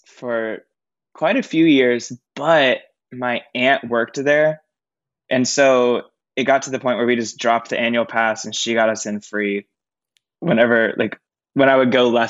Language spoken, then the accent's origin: English; Lakeland, Florida, United States; I am originally from a city called Lakeland in Florida, and I usually tell people that I just say I'm from Disney World.